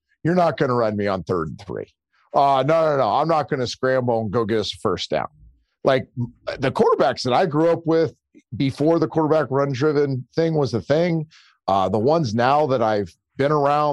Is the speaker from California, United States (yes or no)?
yes; California, United States; I grew up in the Bay Area, so we were all kind of Joe fans.